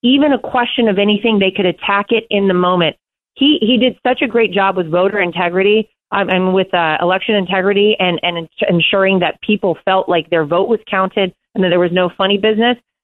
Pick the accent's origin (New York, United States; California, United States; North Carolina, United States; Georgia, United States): North Carolina, United States; my father-in-law tasked me single-handedly with winning him my home state of North Carolina.